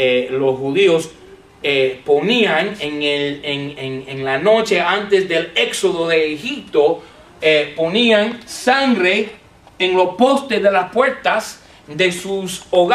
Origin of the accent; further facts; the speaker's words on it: United States; Pero yo soy un americano, entonces siendo yo un gringo, celebramos lo que se llama el 4 de julio.